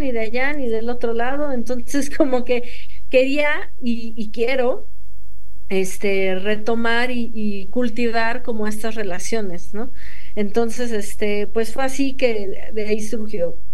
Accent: Mexico City, Mexico; also born or lived in Mérida / Cuernavaca; yo soy de Ciudad de México, nací aquí. Pero digo así porque me fui a Mérida, al sur del país, luego a Cuernavaca

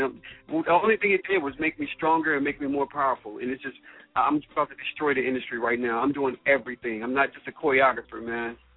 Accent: Cincinnati, Ohio, United States; Everybody knows I'm from Cincinnati, Ohio, but I used to live like about an hour from there.

